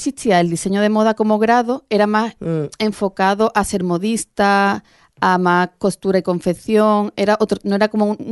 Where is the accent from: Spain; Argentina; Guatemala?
Spain; Jerez de la Frontera, Andalusia; Soy de Jerez de la Frontera. Pero tengo el estudio ahora en Puerto Real.